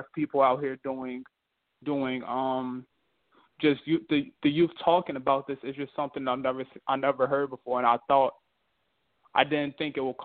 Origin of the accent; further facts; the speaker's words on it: East Orange, New Jersey, United States; As I went to one today in my hometown in East Orange, and I went to one in West Orange a couple of days back.